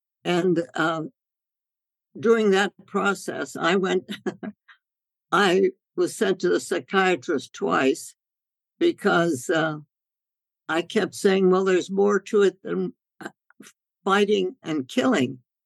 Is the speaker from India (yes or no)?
yes; India; I was born and raised in India, and my parents were medical missionaries, and they were both osteopaths.